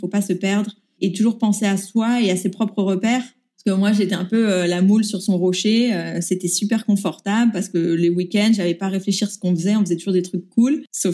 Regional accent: Paris, Île-de-France, France; Alors j'ai 28 ans, je viens de Paris. Je suis née et j'ai été élevée dans le 15e arrondissement de Paris.

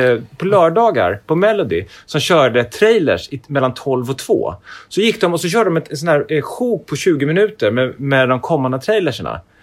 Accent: Stockholm, Stockholm County, Sweden; För att jag kom från Stockholm

